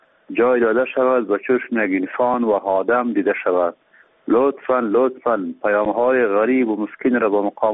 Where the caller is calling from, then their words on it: Kabul, Afghanistan; از کابل در تماس هستیم.